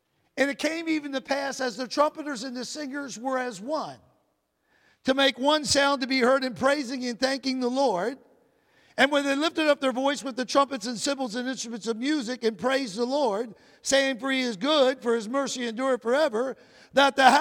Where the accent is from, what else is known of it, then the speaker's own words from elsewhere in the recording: Atlanta, Georgia, United States; born there; my dad was holding a revival when I was born in Atlanta, Georgia.